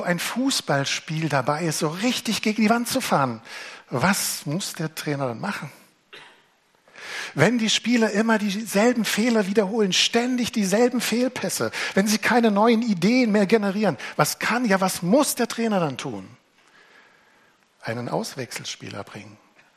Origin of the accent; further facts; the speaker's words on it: East Germany, Germany; Die Stimmung im Ostteil unseres Landes, ich komme aus dem Osten, macht mir Angst.